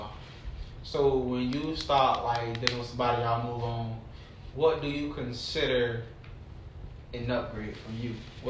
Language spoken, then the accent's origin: English; Florida, United States; I'm not saying they closed minded, but y'all know I'm from Broward.